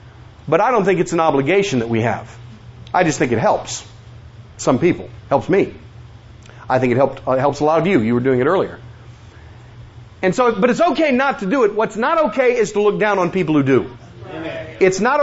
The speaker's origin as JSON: {"language": "English", "region": "Illinois", "country": "United States", "said": "Of course, I'm from Illinois. We know about cows in Illinois."}